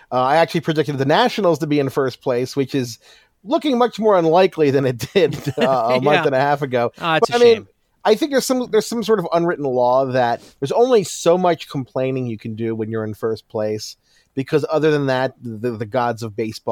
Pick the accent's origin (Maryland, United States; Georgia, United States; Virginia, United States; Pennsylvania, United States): Maryland, United States; Baltimore; I'm from Baltimore